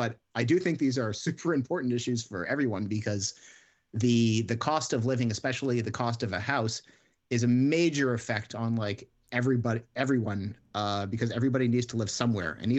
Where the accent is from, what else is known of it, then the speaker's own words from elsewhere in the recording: Montreal, Quebec, Canada; I grew up in Montreal, so it's quite a different city than Toronto.